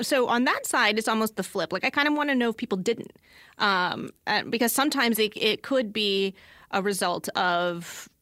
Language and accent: English; Virginia, United States; You know, I grew up in Southern Virginia, and Virginia is a state that has fabulous schools.